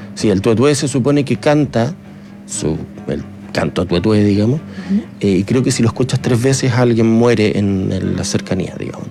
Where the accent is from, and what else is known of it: Magallanes, Chile